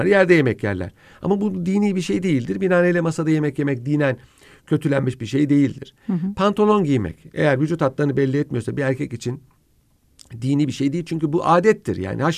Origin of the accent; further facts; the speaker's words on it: Ankara, Turkey; Şimdi benim çocukluğum Ankara'da geçti.